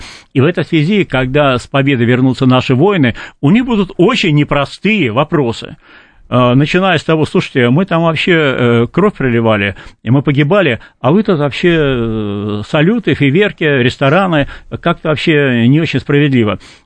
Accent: Saint Petersburg, Russia; мой родной город Санкт-Петербург

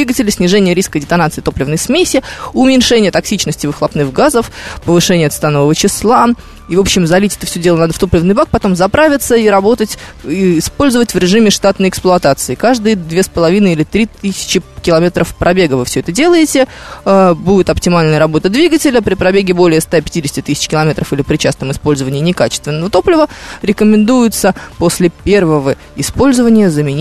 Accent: Moscow, Russia; Я еще москвичка, да, скажем прямо.

